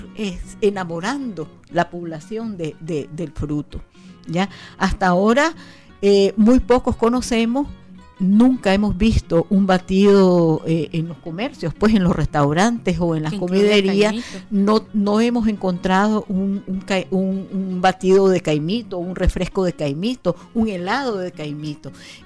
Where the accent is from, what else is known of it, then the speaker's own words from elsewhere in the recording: Nicaragua; nuestros retos ahora como como nicaragüenses